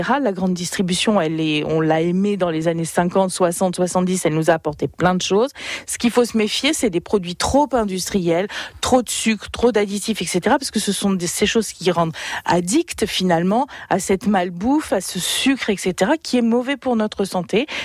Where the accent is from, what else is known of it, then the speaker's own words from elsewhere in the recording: Nouvelle-Aquitaine, France; Ce qu'il y a de bien chez nous en Périgord